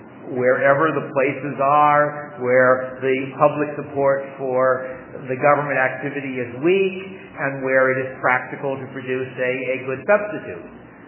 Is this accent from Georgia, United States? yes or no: no; Chicago, Illinois, United States; I grew up in Chicago, but we spent our summers in New Hampshire.